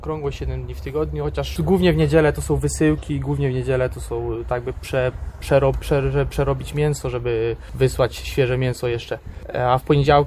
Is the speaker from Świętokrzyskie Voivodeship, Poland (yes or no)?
yes; Górno, Świętokrzyskie Voivodeship, Poland; moved away as an adult; now in Ireland; Też pochodzę z małej miejscowości z Górna, tam się poznaliśmy. Później ja przyjechałem tutaj do Irlandii za pracą.